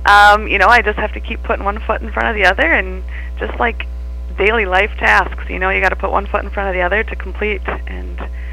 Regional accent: Bellevue, Washington, United States; now in Granite Falls, United States; I am currently reside in Granite Falls with my husband and three kids. I grew up in Bellevue, in a small town. Have lived in Granite Falls for the past 7 years.

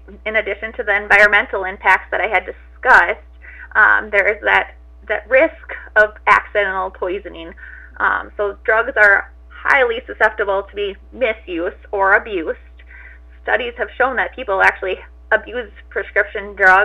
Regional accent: Dawson, Minnesota, United States; I attended Dawson Boyd High School, and I grew up here in Dawson, so it's nice to be able to come back and serve the community.

